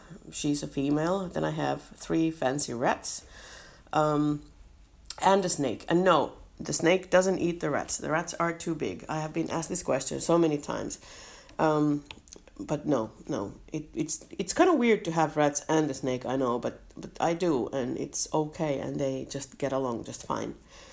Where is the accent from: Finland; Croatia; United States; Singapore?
Finland; English is a second language; already I told you already that I'm from Finland, and that English is not my first language, so that already has been said.